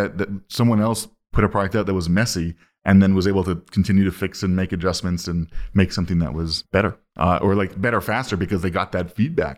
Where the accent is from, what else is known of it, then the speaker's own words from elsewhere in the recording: Calgary, Alberta, Canada; We're recording in Calgary now. I am in Calgary. I've lived in Calgary my whole life. I have not lived anywhere else besides Calgary. This has been like my hometown. My family is from Edmonton and Saskatchewan